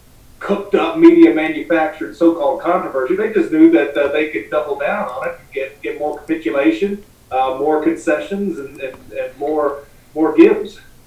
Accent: Southern United States, United States; me as a Southerner, Bill, we've always had that agrarianism in our blood.

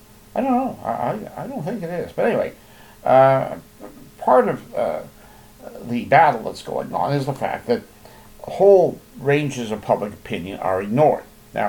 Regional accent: Canada; I'm a Canadian, so I'm a stakeholder.

